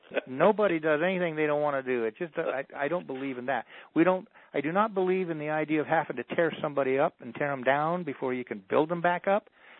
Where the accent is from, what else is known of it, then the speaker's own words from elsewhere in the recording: Arizona, United States; I was raised on the Navajo Indian Reservation in Arizona. I was the only white boy in my class, and all the Indians hated me because I was white.